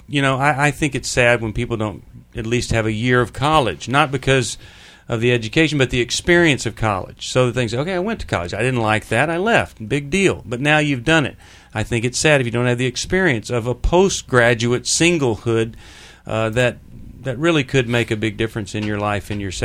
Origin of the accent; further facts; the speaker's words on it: Bryan, Texas, United States; I was raised in Bryan, and the humidity and the heat together was, it was really tough.